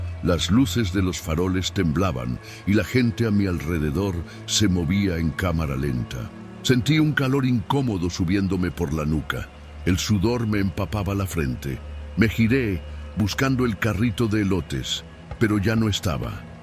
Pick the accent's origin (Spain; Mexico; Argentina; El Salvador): Mexico; Mexico City; Crecí en la Ciudad de México, donde los puestos de tacos son parte del paisaje urbano, tanto como los baches y los vendedores ambulantes.